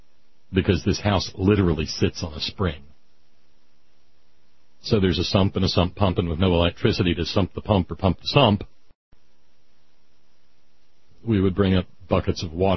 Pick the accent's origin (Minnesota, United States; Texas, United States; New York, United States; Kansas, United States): Texas, United States; Beaumont; noting, Beaumont, no kidding, my hometown.